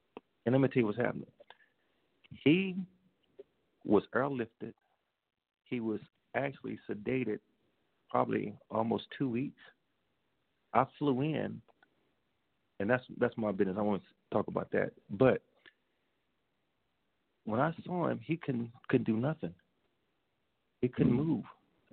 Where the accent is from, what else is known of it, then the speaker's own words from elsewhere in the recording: Jonesboro, Louisiana, United States; But I'm from Jonesboro.